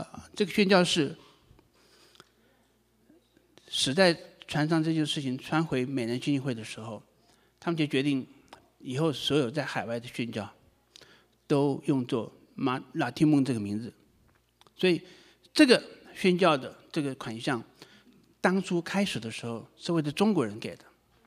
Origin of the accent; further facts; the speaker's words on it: Taiwan; 我们台湾人呢，是不是把你的门打开只邀请台湾人呢？